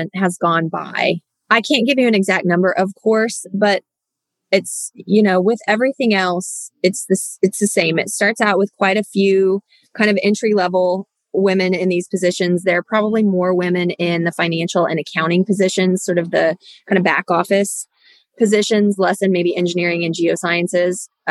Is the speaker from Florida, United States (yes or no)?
no; Tulsa, Oklahoma, United States; I grew up in Tulsa, and I played soccer growing up and went to the University of Tulsa on a soccer scholarship.